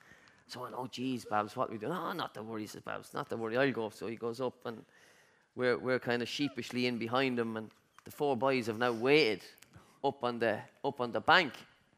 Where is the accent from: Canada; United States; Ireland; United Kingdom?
Ireland; Leinster; I didn't know much about hurling because I'm from Mead